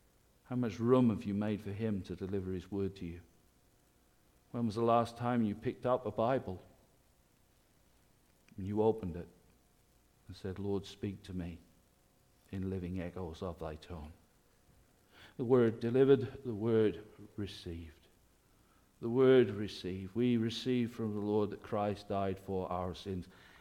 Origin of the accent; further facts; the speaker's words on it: the north of England, United Kingdom; I'm coming from the North England